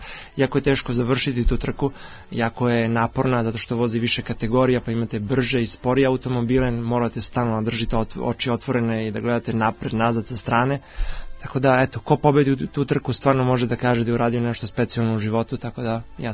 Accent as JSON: {"language": "Serbian", "region": "Belgrade", "country": "Serbia", "said": "meni je Beograd u srcu, to su moji koreni, to ne može da se zaboravi, ja sam Srbin"}